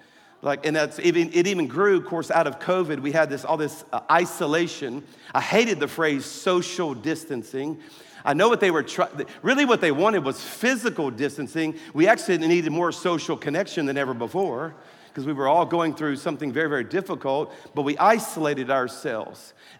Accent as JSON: {"language": "English", "region": "Louisiana", "country": "United States", "said": "I'm from South Louisiana, you know, eating is an Olympic sport down there, everybody."}